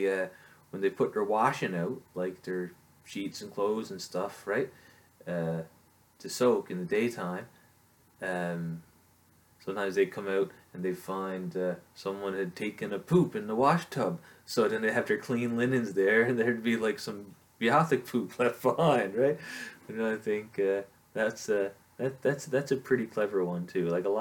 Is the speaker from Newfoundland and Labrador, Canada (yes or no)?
yes; Springdale, Newfoundland and Labrador, Canada; I'm from Springdale